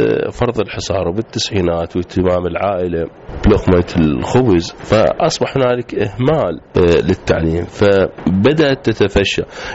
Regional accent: Iraq

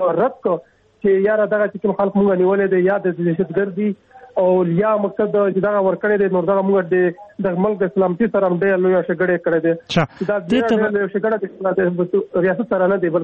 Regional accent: Khyber Pakhtunkhwa, Pakistan; او زه د جنوبي وزیرستان ته تعلق لرم

